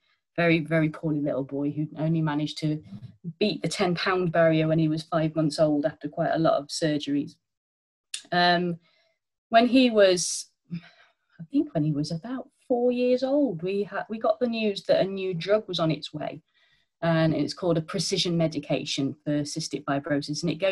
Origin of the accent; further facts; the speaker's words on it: Stafford, West Midlands, United Kingdom; now in Birmingham, United Kingdom; even though I live in Birmingham now, I grew up in Stafford, which is quite a bit, it's a bit of a boring market town, really, where everybody knows everybody else, but there isn't work there. And I grew up in a Catholic community with a single parent.